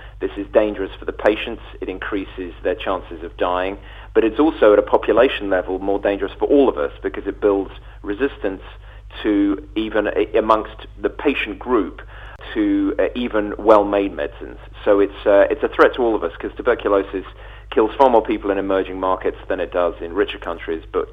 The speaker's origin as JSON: {"language": "English", "country": "United Kingdom", "lives_now": "United States", "said": "And I'm a Brit living in America"}